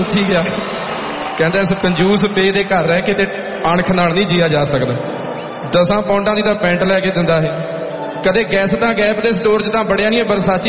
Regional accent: Punjab, India; moved away as an adult; ਅਸੀਂ ਜਿਹੜੇ ਪੰਜਾਬ ਤੋਂ ਜੰਮ ਪਲ ਕੇ ਇੱਧਰ ਆਏ ਹਾਂ, ਵੱਡੇ ਹੋ ਕੇ ਆਏ ਹਾਂ

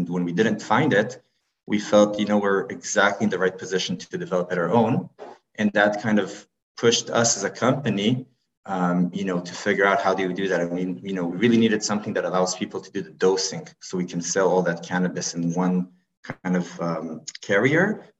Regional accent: Israel; moved away as an adult; now in Canada; I'm also originally from Israel, but I came to Canada about 7 years ago to pursue my MBA.

